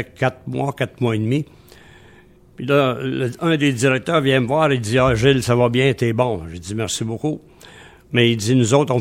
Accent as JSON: {"language": "French", "town": "Montreal", "region": "Quebec", "country": "Canada", "tie": "born there", "said": "j'arrivais de Montmagny parce que je suis né à Montréal"}